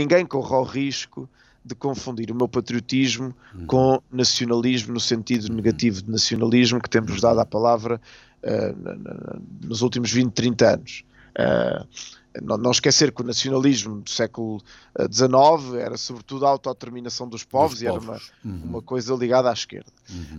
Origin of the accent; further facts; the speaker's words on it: Portugal; Eu digo que sou português, mas ao mesmo tempo tenho uma ligação de coração à capital da Argentina.